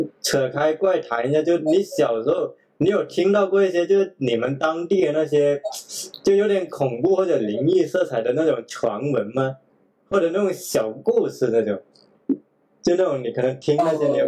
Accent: Zhanjiang, Guangdong, China; born there; 因为我是出生在广东湛江的嘛，就其实像我们广东宗族观念特别浓厚

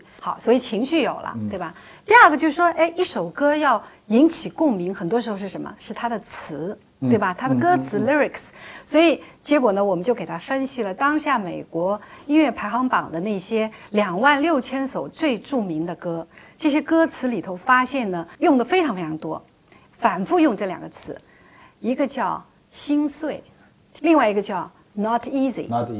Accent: Zhejiang, China; ，我浙江人啊，喜欢咸鲜味道的啊

